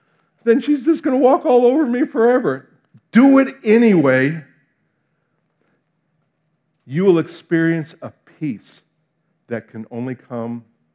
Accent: New Jersey, United States; I'm from New Jersey. So you know, we expect the worst and are always surprised when things turn out.

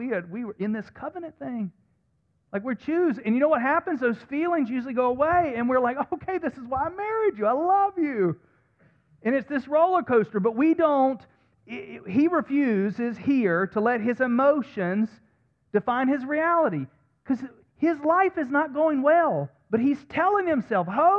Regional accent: the South, United States; because I grew up in the South going to church, and I saw this man on a stage wearing a suit

